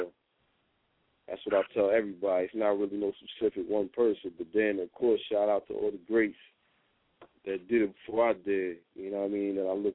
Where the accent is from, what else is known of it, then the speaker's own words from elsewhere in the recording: New Jersey, United States; A lot of artists in Jersey, like, I'm from Jersey, so it's like we naturally, like, we just get together and we make music.